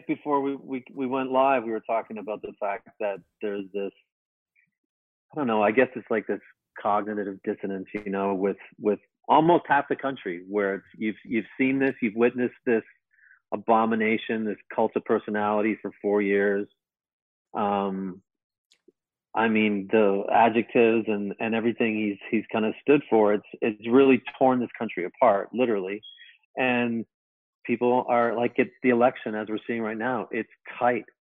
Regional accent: Toronto, Ontario, Canada; I remember growing up in Toronto, the only time you knew there was an election happening because you start seeing signs on the lawns or in your neighborhood

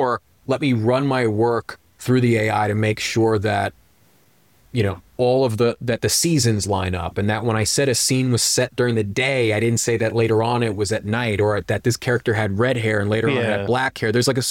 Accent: New York, United States; I'm born and raised in New York. I love New York.

